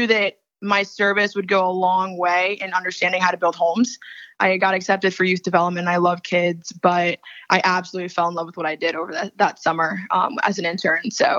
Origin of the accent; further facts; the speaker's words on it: Jamaica; as well as I'm originally from Jamaica. So the heat down here is great for me in comparison to that Virginia cold weather.